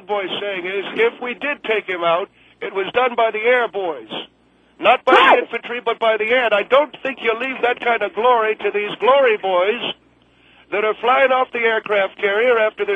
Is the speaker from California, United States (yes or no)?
yes; Alhambra, California, United States; I'm from Alhambra, California.